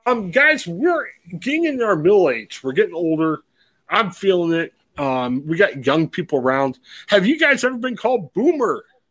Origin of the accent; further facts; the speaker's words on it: Ohio, United States; We're from Ohio.